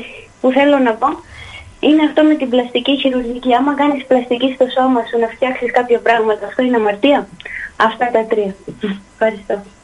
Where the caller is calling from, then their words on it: Athens, Attica, Greece; από Αθήνα.